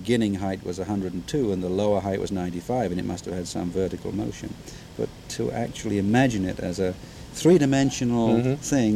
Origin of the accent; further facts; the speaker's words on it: England, United Kingdom; The trouble in growing up in England was you can't study astronomy.